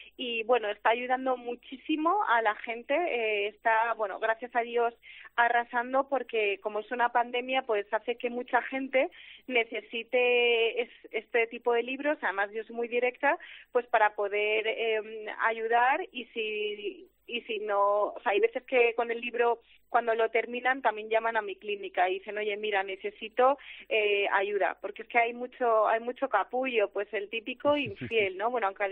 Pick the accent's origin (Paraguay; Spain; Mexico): Spain; Galicia; todos mis veranos han sido en Galicia, tengo también mi familia en La Coruña. Y entonces yo soy una gallega de corazón y de sangre